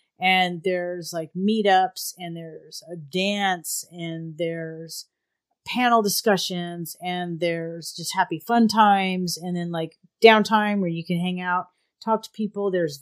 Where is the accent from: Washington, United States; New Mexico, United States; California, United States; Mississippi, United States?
New Mexico, United States; Albuquerque; I will probably be on site there because Albuquerque is my hometown.